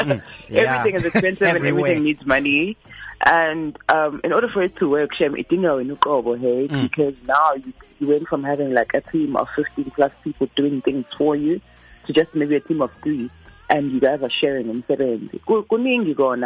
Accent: Durban, KwaZulu-Natal, South Africa; I was born in Mlazi, Prince Mshweni Hospital, not far from MUT actually. Grew up in Durban, Natalia Mlazi Gachi.

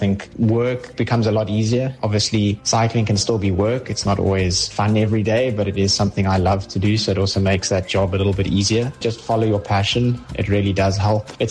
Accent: Paarl, Western Cape, South Africa; now in Girona, Spain; I'm from Paul, South Africa, but currently in Girona, Spain. I've been in Spain now for just under 3 weeks.

